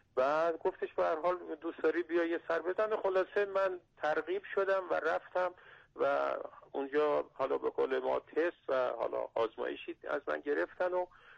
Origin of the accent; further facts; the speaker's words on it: Kerman, Iran; البته اون زمان کرمان بودم، من کرمانیم.